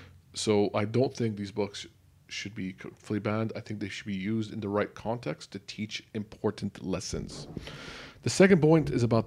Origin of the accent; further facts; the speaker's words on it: Lebanon; I'm Lebanese. I grew up in Lebanon. But I'm darker than the average Lebanese person.